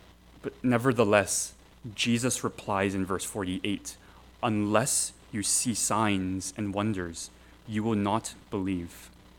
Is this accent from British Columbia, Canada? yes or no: no; Toronto, Ontario, Canada; In the church I grew up in Toronto